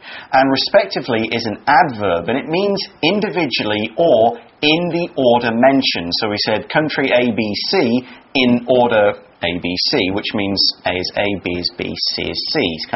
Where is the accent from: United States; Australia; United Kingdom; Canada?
United Kingdom; England; That's because I'm from England and it is rainy all year round.